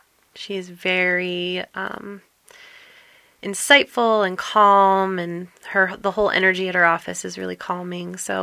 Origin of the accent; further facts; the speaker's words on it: Moore, Oklahoma, United States; I grew up in Moore, Oklahoma, which is a really small town in Oklahoma.